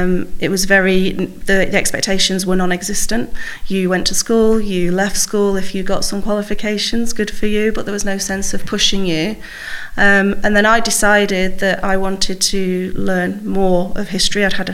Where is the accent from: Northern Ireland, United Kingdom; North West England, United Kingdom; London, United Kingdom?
North West England, United Kingdom; Manchester; No, I'm a Manchester girl. Everyone says my accent goes before me.